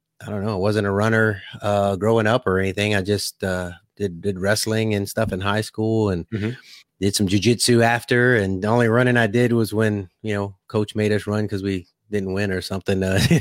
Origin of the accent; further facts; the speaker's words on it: Louisiana, United States; now in Oklahoma, United States; I'm a Cajun, Louisiana Cajun living in Oklahoma. So I don't know, my Cajun Okie right now. A little bit about me, man. Just grew up in Louisiana, South Louisiana, and you'll probably hear the accent come out